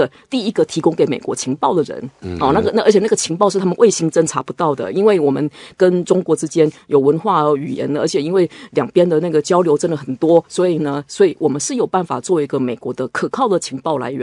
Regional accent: Taiwan; 其实为什么说我们今天台湾关系法不能够让我们台湾人以为说我们独立的话

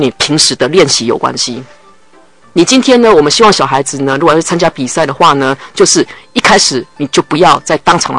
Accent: Taiwan; 我们台湾人也是我们的台湾之光

